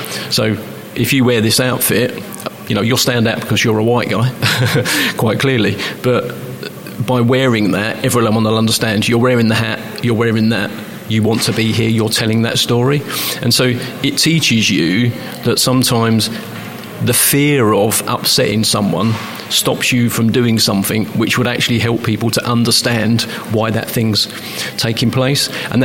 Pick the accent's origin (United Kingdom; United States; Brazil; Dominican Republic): United Kingdom; London; now in Leicester, United Kingdom; I'm from the East End of London, so I grew up with, you know, lots of people from different places. All, so living in Leicester for me is East London, but with less people.